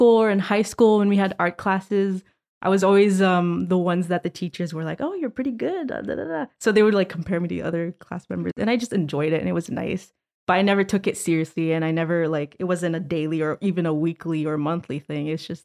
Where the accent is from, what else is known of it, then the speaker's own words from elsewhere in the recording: Dollard-des-Ormeaux, Quebec, Canada; Well, where I'm living is essentially where I grew up. And I moved a little bit back and forth throughout Montreal, but I grew up in DDO and I'm still in DDO today.